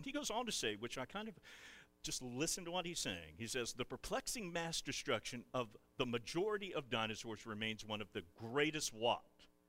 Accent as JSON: {"language": "English", "region": "Kentucky", "country": "United States", "tie": "born or raised there", "said": "But in my home state of Kentucky, and where your family comes from, we have horses raised to what?"}